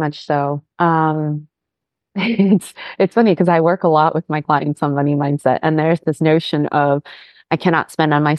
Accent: Maryland, United States; moved away as an adult; also born or lived in California; I was born and raised in Maryland. I left in 2008, and I moved all the way from here to California.

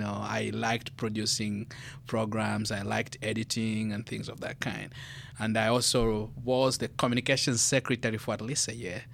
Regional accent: Solwezi, North-Western Province, Zambia; I grew up in a small town, the then small town called Solwezi. It's in the northwestern part of Zambia. Zambia, located in the south central of Africa.

